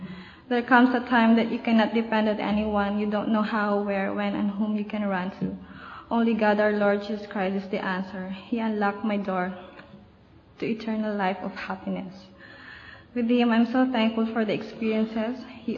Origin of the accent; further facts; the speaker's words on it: Philippines; now in Cayman Islands; From Philippines.